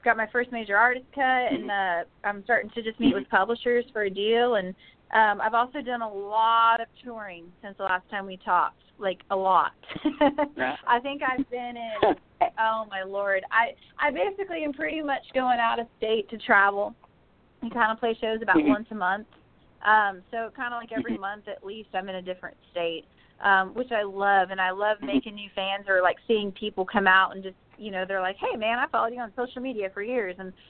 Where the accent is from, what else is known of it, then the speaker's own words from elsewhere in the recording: Bakersfield, California, United States; now in Nashville, United States; And I wrote a song probably about 3 months after I moved to town, called … after my hometown.